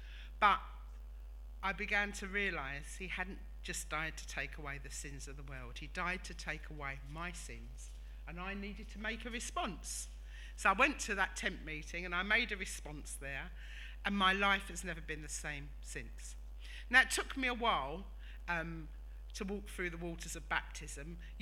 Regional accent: Antigua & Barbuda; born there; My dad was from the West Indies, from Dominica, and I was born in Antigua. And then I married a Nigerian

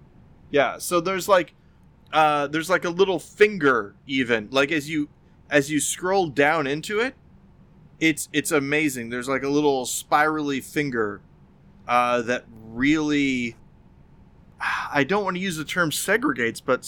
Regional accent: United States; Because I'm from the United States of America.

